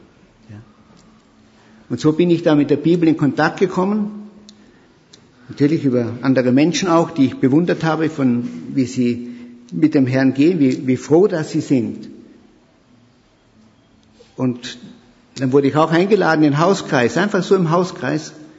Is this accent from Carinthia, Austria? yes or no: yes; Carinthia, Austria; Ich komme aus Österreich, wurde schon gesagt, geboren bin ich im Süden von Österreich, da wo die wunderschönen Seen sind, wo immer sehr viele Deutsche Urlaub machen oder durchfahren nach Kroatien und so weiter. Da komme ich her.